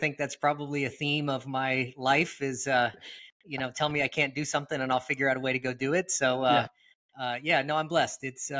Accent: California, United States; I grew up in Northern California, primarily born in the Bay Area, lived up out that way as a kid. Seventh grade on was here in the kind of Sacramento area, okay.

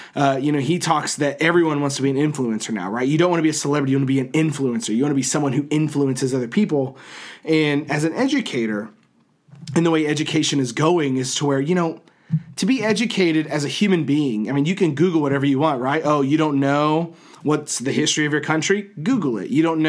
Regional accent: Texas, United States; I'm like, man, I mean, I'm a dude from Texas, right?

